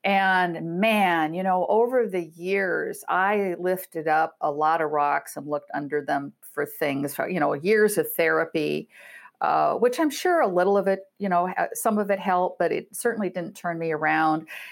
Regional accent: Iowa, United States; also born or lived in Chicago; I'm from Iowa, a good Iowa girl.

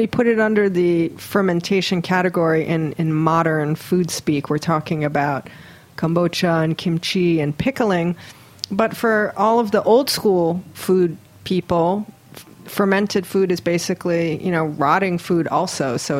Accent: Hawaii, United States; mostly because we're both from Hawaii

